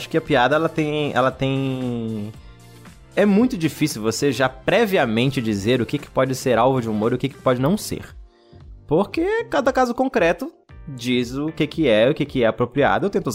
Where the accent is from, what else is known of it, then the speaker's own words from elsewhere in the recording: Pará, Brazil; o sentimento de deslocamento que eu sempre tive, de ser do Pará